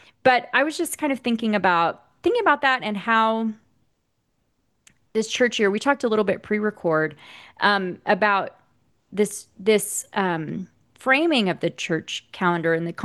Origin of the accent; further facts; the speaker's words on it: Southern United States, United States; I'll speak for myself and say I grew up in the Bible Belt and white evangelical space, where that wasn't really a word or framing that I was familiar with.